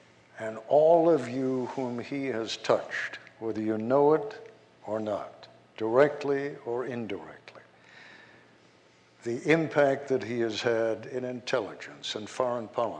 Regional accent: Long Island, New York, United States; now in West Virginia, United States; I grew up in Long Island, New York. My family seriously thought I was crazy when I went to West Virginia and later moved permanently to West Virginia.

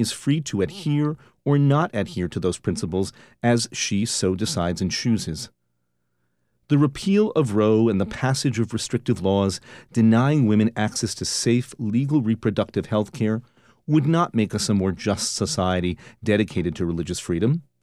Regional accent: United States; As an American, I believe firmly that the separation of church and state and freedom of religion are non-negotiable.

